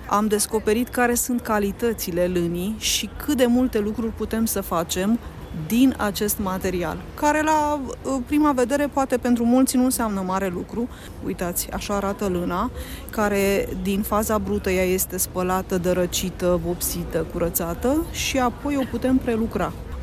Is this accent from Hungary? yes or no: no; Pitești, Argeș, Romania; sunt din Pitești și eu de 4 ani de zile am descoperit această artă de a împăsli lână